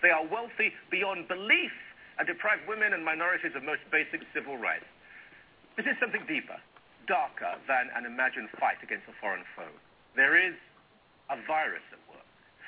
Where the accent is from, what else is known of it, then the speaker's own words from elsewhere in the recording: Ilford, London, United Kingdom; arrests were made in Ilford, my hometown. Now, boring it may be, but nobody is oppressed in Ilford.